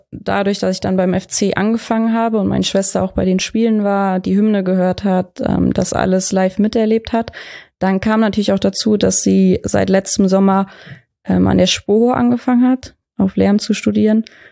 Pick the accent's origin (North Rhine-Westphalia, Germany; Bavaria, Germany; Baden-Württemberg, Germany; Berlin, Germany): North Rhine-Westphalia, Germany; Freudenberg; wo ich herkomme, war es halt immer in der Nähe von Köln. Ich meine, hier für die Kölner ist Freuenberg und 80 Kilometer entfernt wahrscheinlich nicht mal mehr der Umkreis.